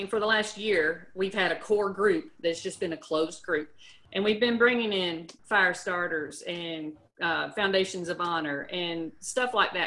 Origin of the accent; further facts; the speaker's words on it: Paducah, Kentucky, United States; I am from Paducah, Kentucky.